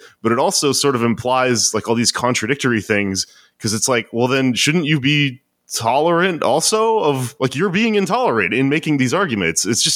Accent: Texas, United States; Like, I grew up surrounded by these people. Same. I grew up in Texas. You know, like, the reason I'm like this is because I grew up in the belly of the beast

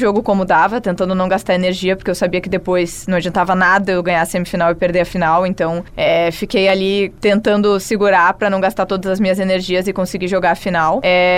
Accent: Porto Alegre, Rio Grande do Sul, Brazil; eu sou brasileira, eu tô acostumada com calor. Mal sabem eles que eu sou de Porto Alegre

